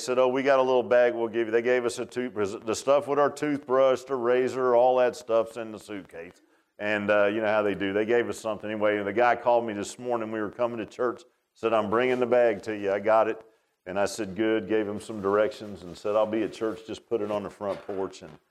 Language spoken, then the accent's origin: English; Key West, Florida, United States; born there; I told him I was born in Key West. It's right there.